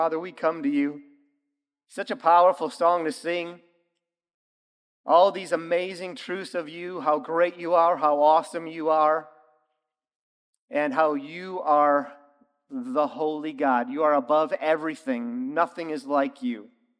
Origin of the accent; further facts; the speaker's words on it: Toledo, Ohio, United States; for those of you who don't know me, I grew up in Toledo, Ohio. Toledo, Ohio is famous for Jeeps.